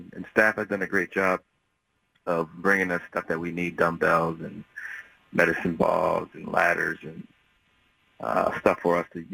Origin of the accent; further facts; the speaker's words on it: Canton, Ohio, United States; But really near and dear to me is my hometown, Canton, Ohio, so I want to make sure I helped out as much as I can from a food and financial standpoint.